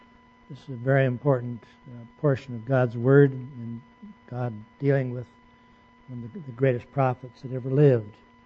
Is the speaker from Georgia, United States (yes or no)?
no; Pomona, California, United States; I was born in California, went to school at Oregon, married in Oregon, moved to Minnesota, Nebraska, Indiana, Tennessee, Ohio, California, Minnesota, South Carolina